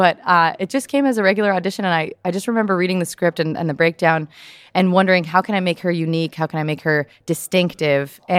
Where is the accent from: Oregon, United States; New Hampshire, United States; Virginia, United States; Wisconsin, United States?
New Hampshire, United States; Manchester; And I auditioned and got into a production in Manchester, New Hampshire, where I was growing up.